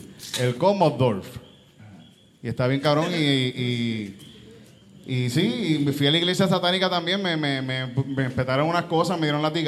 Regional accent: Yauco, Puerto Rico; cuando era pequeño, yo me recuerdo en Yauco, caminando un día por el Paseo de Diego, por el paseo.

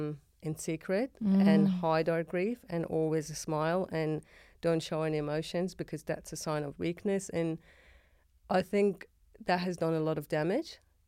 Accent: Iran; now in Australia; So back to the question about growing up in Iran. That was growing up.

